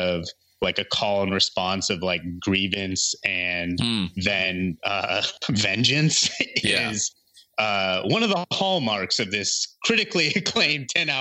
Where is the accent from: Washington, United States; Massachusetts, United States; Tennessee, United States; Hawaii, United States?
Washington, United States; Seattle; I would say almost disrespectfully briefly touches on my hometown Seattle Supersonics.